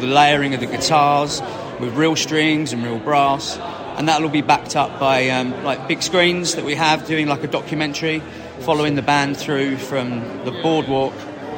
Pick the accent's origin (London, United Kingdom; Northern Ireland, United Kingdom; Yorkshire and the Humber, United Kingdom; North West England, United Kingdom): London, United Kingdom; South London, Crystal Palace.